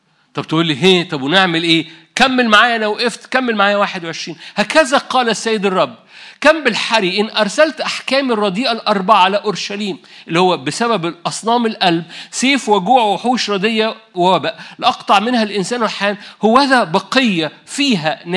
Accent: Upper Egypt, Egypt; مش عارف ليه قلبت صعيدي، بس أنا صعيدي.

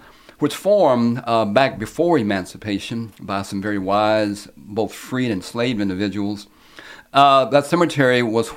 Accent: Lexington, Kentucky, United States; also born or lived in Richmond / Covington; Well, I'm born and raised in Lexington, born in Richmond, moved to Covington when I was a youngster, and then came to Lexington in 1967 to attend UK.

